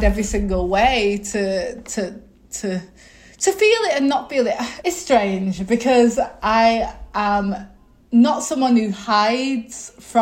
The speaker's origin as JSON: {"language": "English", "region": "England", "country": "United Kingdom", "tie": "born or raised there", "said": "I was brought up in England, you know."}